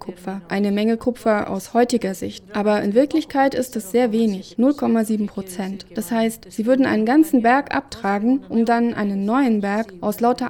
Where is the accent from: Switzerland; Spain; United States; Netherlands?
United States; German is a second language; moved away as an adult; now in Ecuador; Ich komme aus den Vereinigten Staaten und lebe seit 33, 34 Jahren hier im Land. Ich bin 1976 nach Ecuador gekommen